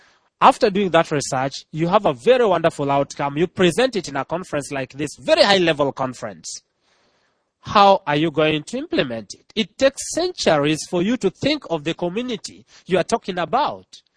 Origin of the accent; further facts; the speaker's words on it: Kenya; I come from Kenya.